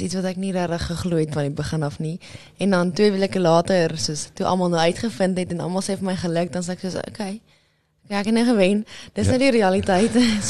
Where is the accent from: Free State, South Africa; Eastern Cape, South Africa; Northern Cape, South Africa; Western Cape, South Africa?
Free State, South Africa; Senekal; Ek kom van Senekal af, so jy het jou dorpie met 1 verkeerslig in die hele dorp, en dan so 1 winkel waar jy jou inkopies gaan doen, en so 'n paar klerewinkels.